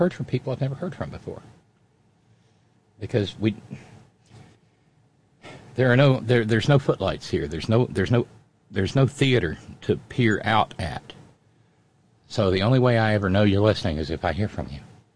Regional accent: Australia; Formerly, going back to 1788, our country was known as the British Colony of New South Wales. Also, please remember that our January is the equivalent of your July, as in the Southern Hemisphere.

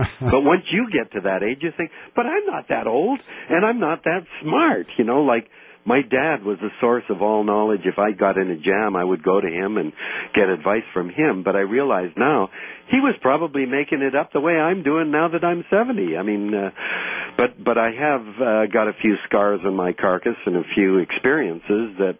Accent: British Columbia, Canada; like my parents and my sisters and me, born and raised in Canada.

